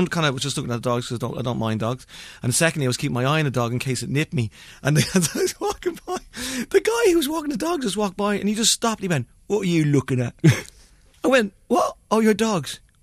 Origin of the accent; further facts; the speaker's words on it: Ireland; Of course I have, I'm Irish, you know, I love swimming in miserable water.